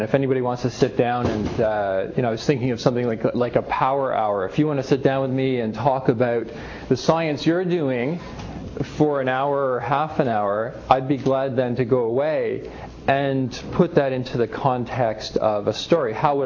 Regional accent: Ottawa, Ontario, Canada; I'm from Ottawa, Canada, and here until the middle of December as the journalist in residence

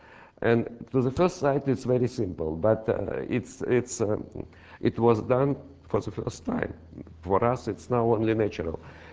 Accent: Russia; born there; English is a second language; moved away as an adult; I was born in Russia and graduated in Russia, and only the last 30 years has been working in the West, in Europe.

